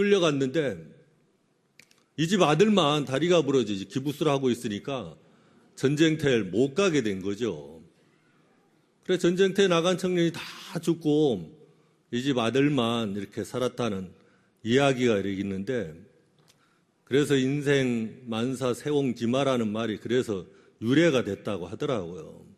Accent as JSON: {"language": "Korean", "town": "Yanggu", "region": "Gangwon", "country": "South Korea", "tie": "born or raised there", "said": "제 고향이 이렇게 강원도 양구인데 거기는 완전 최전방이에요."}